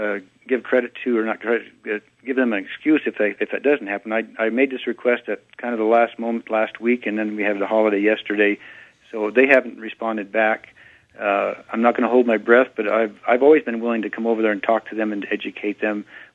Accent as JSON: {"language": "English", "region": "Oregon", "country": "United States", "tie": "born or raised there", "said": "I was born and raised in Rogue Valley myself. I spent the first 20, 25 years of my life there, and I still have family and friends there."}